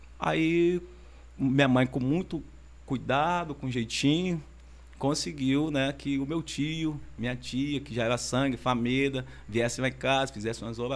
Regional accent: São João do Meriti, Rio de Janeiro, Brazil; Baixada Fluminense, São João do Meriti, Rio de Janeiro.

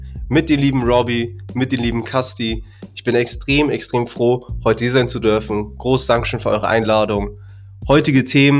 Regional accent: Hamburg, Germany; Okay, ja, wir kommen aus Hamburg.

